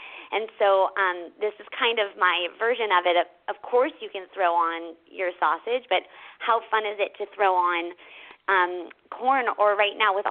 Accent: California, United States; Well, I grew up in California, you know, home of California Pizza Kitchen and all of these non-pizza pizzas.

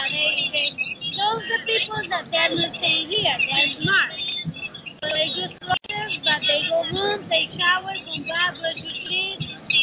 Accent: Washington, District of Columbia, United States; Because I wish I had a house in New York. I'm from Washington, D.C.

